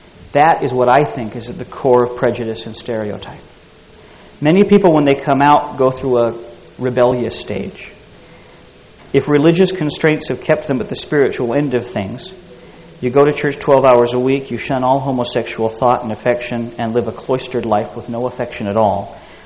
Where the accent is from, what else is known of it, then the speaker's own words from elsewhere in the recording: Los Angeles, California, United States; I grew up in Los Angeles. There were lots of opportunities for me to overcome stereotypes